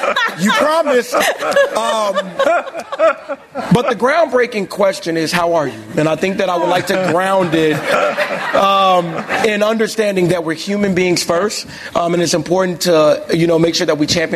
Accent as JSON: {"language": "English", "town": "Chicago", "region": "Illinois", "country": "United States", "said": "And the last thing is, as a Chicagoan, I think that, you know, after COVID and, of course, the last few years"}